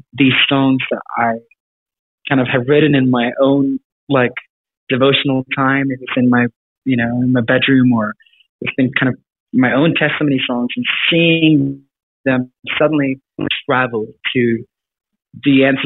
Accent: South Africa; also born or lived in Sweden; I grew up in Sweden and Africa, of all places.

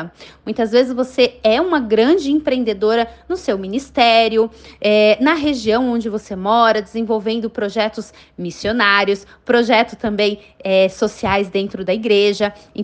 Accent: Barueri, São Paulo, Brazil; eu sou aqui de São Paulo, Barueri, Alphaville, sou da Igreja IBM, que é a Igreja Batista Memorial de Alphaville, sou empreendedora e sou casada, né?

